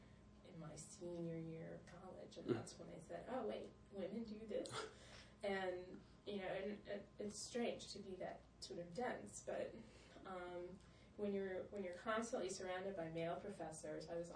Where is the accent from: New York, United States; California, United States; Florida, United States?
Florida, United States; Tallahassee; black, of unidentified origin, and all of the above. I grew up in Tallahassee, very southern city, very much part of that southern, old southern culture.